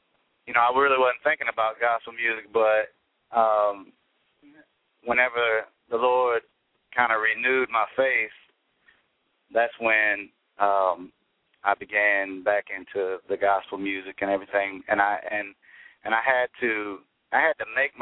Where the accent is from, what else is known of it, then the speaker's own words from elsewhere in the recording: Kentucky, United States; also born or lived in Richmond, Indiana; Well, I was born in Richmond, Indiana, but I was raised in Kentucky because my dad is a pastor, and he kind of moved around, and so I was raised in Kentucky where he took a church.